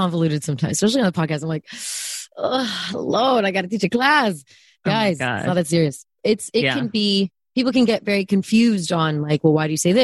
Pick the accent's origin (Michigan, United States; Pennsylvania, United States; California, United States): California, United States; So I am only from the Bay Area.